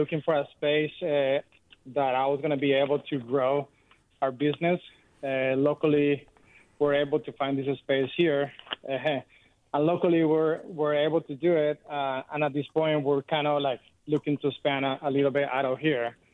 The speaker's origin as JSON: {"language": "English", "country": "Colombia", "said": "We actually Latino owned. I'm from Colombia, and my wife is from Puerto Rico."}